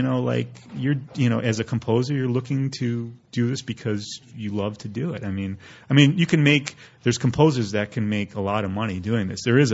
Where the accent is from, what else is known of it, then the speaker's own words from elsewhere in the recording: Chicago, Illinois, United States; when I was very young, I lived, you know, on the north side of the city, and then I went to school in the suburbs, north suburbs, and then I went to DePaul and moved back to the city basically at age 20.